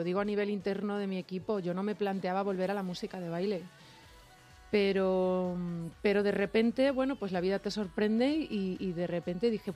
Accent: Extremadura, Spain; hay otra cosa que a mí me pirra muchísimo en mi tierra de Extremadura, que son los mantecados de vino.

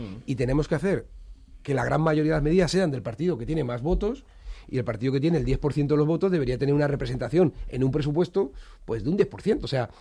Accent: Community of Madrid, Spain; lo que debemos como madrileños, ahora pasaríamos a deberlo como

